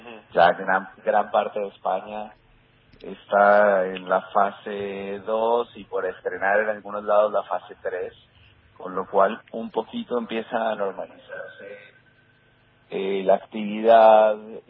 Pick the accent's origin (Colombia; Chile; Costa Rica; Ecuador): Colombia; now in Barcelona, Spain; yo soy colombiano, pero Barcelona es una ciudad en la cual viven también mis hermanos y hace varios años que estoy como vinculado con la idea de emprender gastronómicamente acá